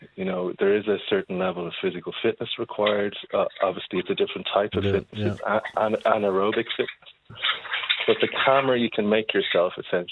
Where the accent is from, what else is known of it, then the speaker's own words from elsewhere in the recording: Ireland; So what I meant by that is, like, as Irish people, we have a lot of very well-known freedivers in the freediving community internationally.